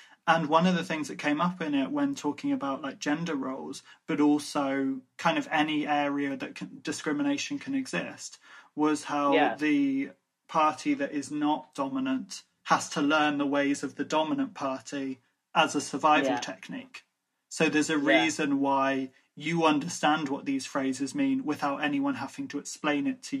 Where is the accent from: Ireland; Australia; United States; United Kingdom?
Ireland; I'm Irish.